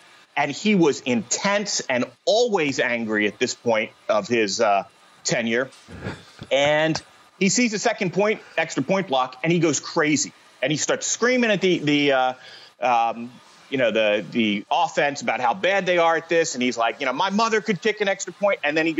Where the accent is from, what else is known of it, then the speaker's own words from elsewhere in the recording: West Chester, Pennsylvania, United States; He moved it to Westchester, Pennsylvania, which was not only my hometown, but Westchester University was my dad's employer.